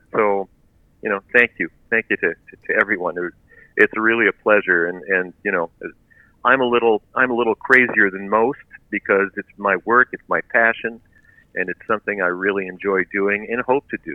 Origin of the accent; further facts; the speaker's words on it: Coaticook, Quebec, Canada; English is a second language; I'm from Quaticook, not far from the border.